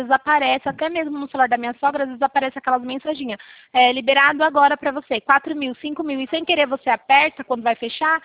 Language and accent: Portuguese; Campo Limpo Paulista, São Paulo, Brazil; que eu sou daqui de Campo Limpo Paulista, né? Como eu te falei.